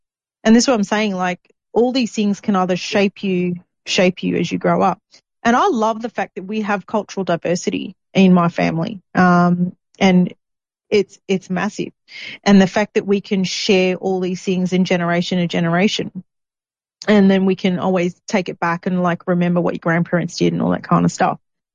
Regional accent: Australia; Like my mother, she's dark, she's Malaysian. My father is basically white, he's Italian, but we're all Australian.

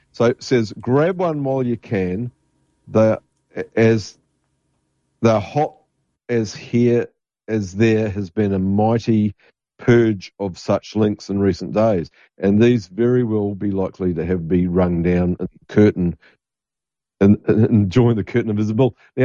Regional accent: Munster, Ireland; I'm from Kerry, in Ireland.

